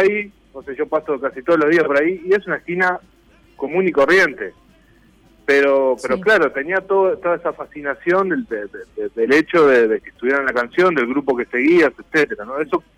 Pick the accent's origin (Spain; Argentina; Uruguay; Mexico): Uruguay; Canelones; somos de Canelones. Nos criamos en Canelones, parece una paradoja que le hayamos hecho un libro a Montevideo